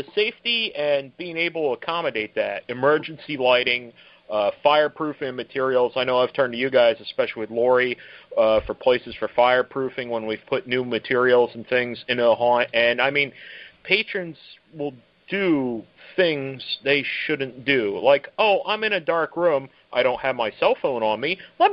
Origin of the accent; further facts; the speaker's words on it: New Jersey, United States; And I grew up in South Jersey and Six Flags Great Adventure back, I forget exactly what year, but it was mid to late 80s.